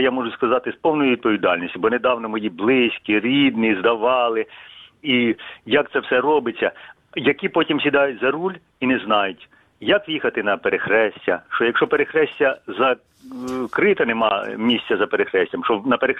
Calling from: Kyiv, Ukraine

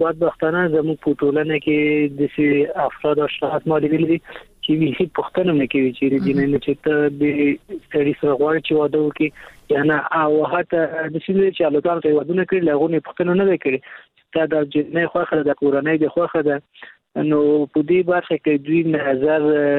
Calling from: Kabul, Afghanistan; د کابل ولایت څخه مې اړیکې نیولې

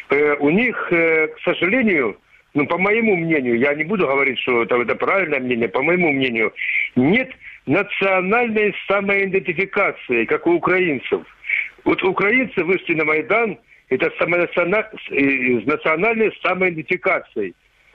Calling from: Kramatorsk, Donetsk Oblast, Ukraine; Краматорск.

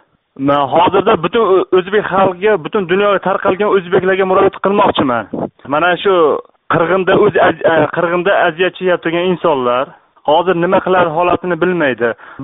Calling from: Prague, Czechia; Men Pragadanman

